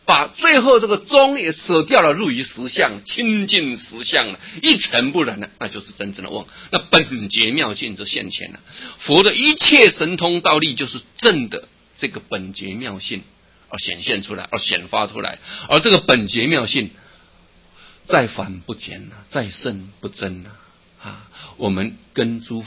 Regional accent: Taiwan; 我们台湾话叫小卡层

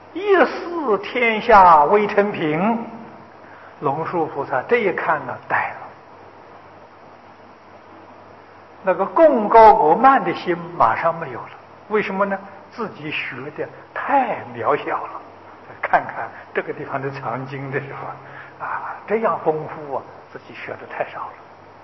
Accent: China; 这个印度人呢，计算这个书本跟我们中国人呢不一样，我们中国人算字数啊

